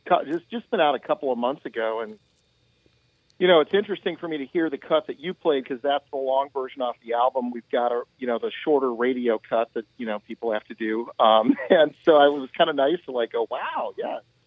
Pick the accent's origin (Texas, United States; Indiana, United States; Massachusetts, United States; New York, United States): Indiana, United States; Goshen; also born or lived in Michigan; Yeah, I was born in Michigan, but most of my formative years, including, you know, learning how to play the guitar and, you know, was Goshen, Indiana, you know, a little small town in the middle of Indiana.